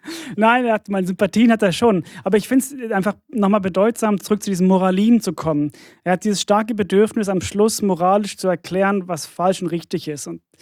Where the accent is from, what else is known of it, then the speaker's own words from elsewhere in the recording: Sweden; Ja, also ich bin in Schweden aufgewachsen, ich darf das sagen.